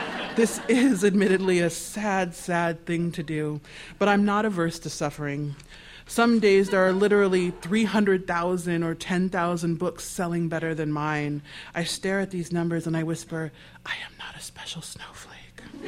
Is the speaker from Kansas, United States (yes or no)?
no; Nebraska, United States; I'm a kid from Nebraska.